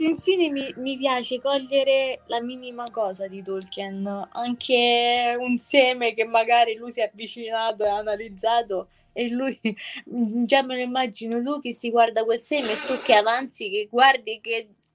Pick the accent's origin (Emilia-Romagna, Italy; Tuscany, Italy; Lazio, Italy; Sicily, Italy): Lazio, Italy; Rome; vengo da Roma, ho 28 anni e sono nata a Roma